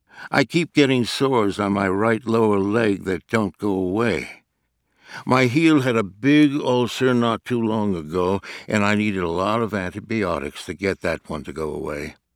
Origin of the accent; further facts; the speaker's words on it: Cleveland, Ohio, United States; born there; I was born on May 21st in Cleveland, Ohio. I am 82 years old